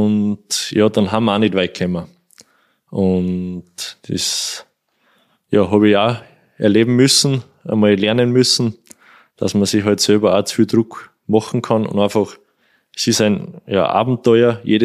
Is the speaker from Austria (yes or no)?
yes; Kuchl, Salzburg, Austria; da fahren wir Kuchl durch, das ist mein Heimatort, also da kenne ich jedes Schlagloch